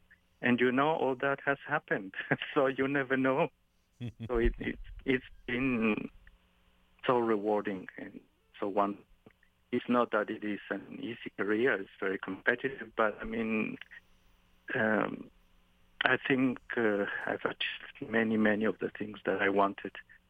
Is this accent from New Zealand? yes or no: no; Mexico; English is a second language; growing up in Mexico